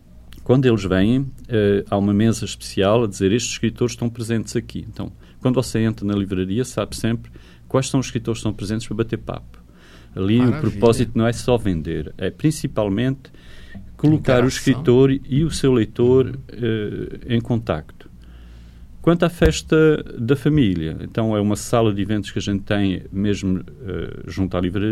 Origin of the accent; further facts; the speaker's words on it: Portugal; eu sou português, não conheço muita a literatura